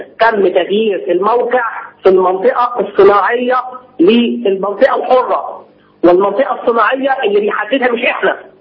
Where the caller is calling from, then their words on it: Cairo, Cairo Governorate, Egypt; انا بسلم حضرتك من القاهره حاليا